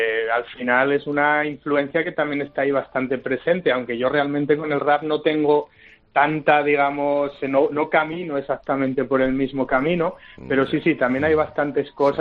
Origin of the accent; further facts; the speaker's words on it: Asturias, Spain; Yo ahora mismo quiero ir para Asturias, de donde es él y de donde soy yo